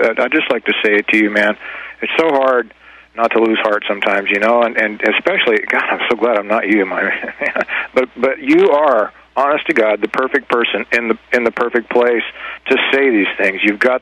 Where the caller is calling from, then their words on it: California, United States; I want people to know that. Make sure they get my name right in my file. And I'm calling from Northern California.